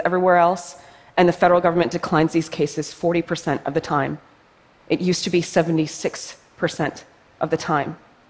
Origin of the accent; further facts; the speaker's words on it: International Falls, Minnesota, United States; born there; I'm Bear Clan from Kuching First Nation. I was born under the maple sapping moon in International Falls, Minnesota.